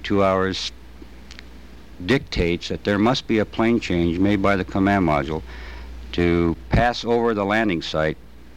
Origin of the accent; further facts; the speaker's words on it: Seattle, Washington, United States; from Seattle, Washington.